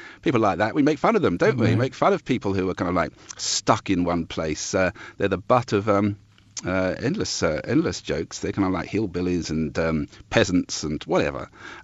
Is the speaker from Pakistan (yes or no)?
no; Epping, East of England, United Kingdom; You can just see it in the kind of celebrations, the events in this little town I used to come from, which I came from, Epping, in the suburb of London.